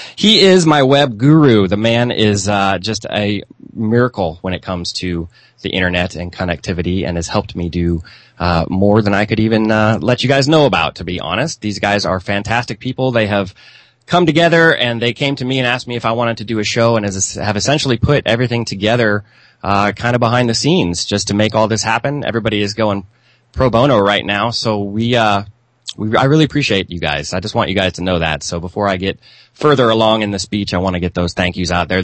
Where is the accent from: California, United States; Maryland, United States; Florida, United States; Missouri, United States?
Missouri, United States; But I grew up here in the Midwest. I still live here in the Midwest.